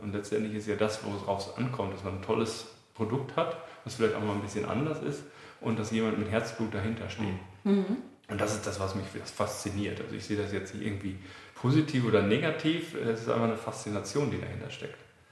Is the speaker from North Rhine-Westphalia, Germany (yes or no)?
yes; North Rhine-Westphalia, Germany; Westfale. Also ich komme aus Münsterland.